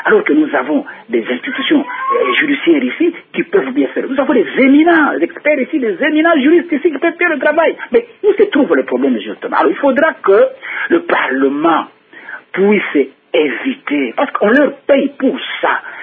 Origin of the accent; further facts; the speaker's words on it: DR Congo; je voudrais quand même dire quelque chose en tant que Congolais